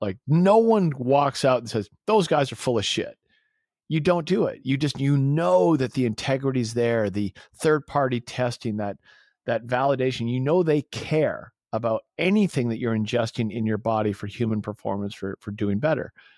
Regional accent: Winchester, Massachusetts, United States; So, you know, so Glenn Doherty and I, we grew up in Winchester, Massachusetts, a little small suburb out of Boston.

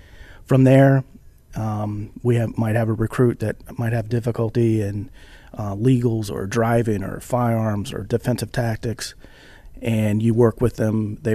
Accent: Virginia, United States; Growing up in York County, this is where I came to play, have fun.

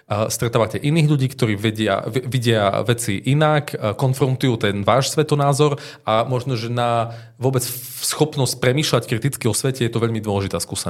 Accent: Košice, Košice Region, Slovakia; also born or lived in Prague; ja som pôvodne z Barce, akurát vlastne som si jednu takú 8-ročnú prestávku spravil od tých Košíc v Prahe, kde som bol na vysokej škole, ale tu keď som dokončil, tak som sa vlastne vrátil domov

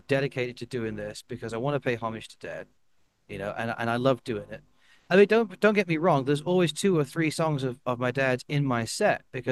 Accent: California, United States; also born or lived in London, United Kingdom / Spain / Florida, United States; I was raised in California and then Spain, as well as stints in Florida.

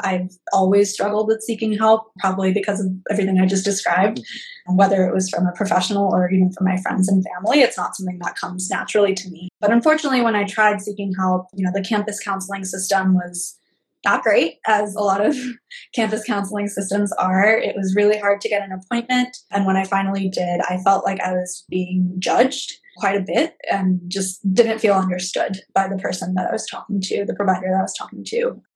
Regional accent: Orlando, Florida, United States; I'm second generation South Asian American, and I grew up in Orlando, Florida.

